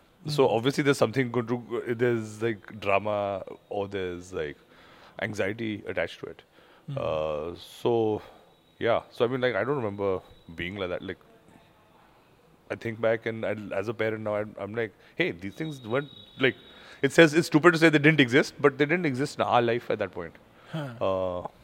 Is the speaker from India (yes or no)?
yes; Chandigarh, India; I grew up in Chandigarh.